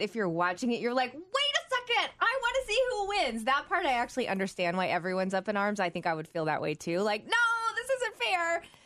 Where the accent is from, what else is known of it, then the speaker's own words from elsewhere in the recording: the South, United States; Do you know I grew up in the South, so what did we call it?